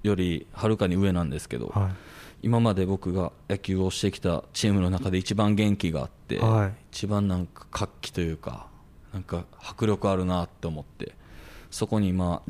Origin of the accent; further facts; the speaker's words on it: Kyoto, Japan; ちょっとなんか地元京都なんですけど